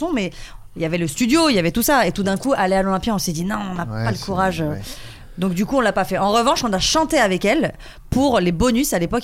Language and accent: French; Puteaux, Île-de-France, France; on a grandi à Puteaux